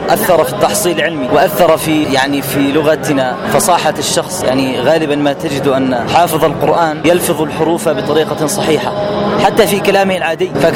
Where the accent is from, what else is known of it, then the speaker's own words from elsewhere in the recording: Jordan; يعني عندما كنت صغيرا، ذهبت إلى مركز، أو أمي هي التي أرسلتني إلى مركز عندنا في الأردن